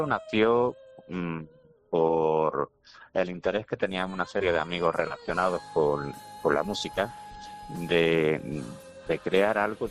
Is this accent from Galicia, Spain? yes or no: no; Armilla, Andalusia, Spain; la mayoría del coro de los integrantes, un porcentaje alto, somos de Armilla